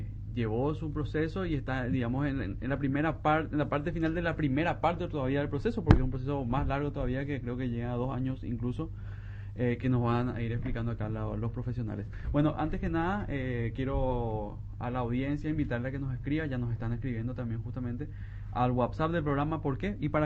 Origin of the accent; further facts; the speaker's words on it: Paraguay; todo lo que nos puede separar como paraguayos, yo digo que de alguna forma u otra el tereré en una ronda nos une, que es compartir y ser parte de esta tierra.